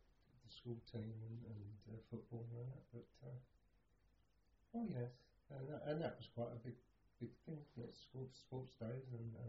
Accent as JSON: {"language": "English", "town": "St John's Wood", "region": "London", "country": "United Kingdom", "tie": "born there", "said": "I was born in St. John's Wood. I've never been back, and I was only there a few years."}